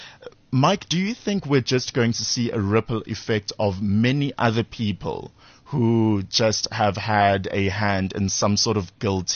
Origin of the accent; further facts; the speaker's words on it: South Africa; As a South African citizen, I want to trust the process.